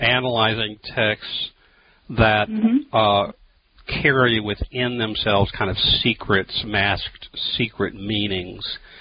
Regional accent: Texas, United States; maybe it's just because I'm a Texan and American and a Republican

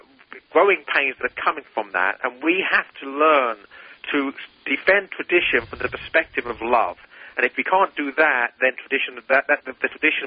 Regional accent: England, United Kingdom; now in United States; my experience growing up in England in the 70s

